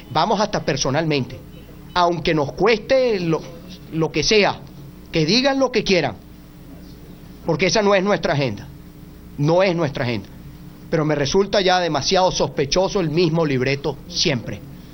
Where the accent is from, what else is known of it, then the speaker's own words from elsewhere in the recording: Venezuela; Como venezolanos, tenemos el derecho de hacerla.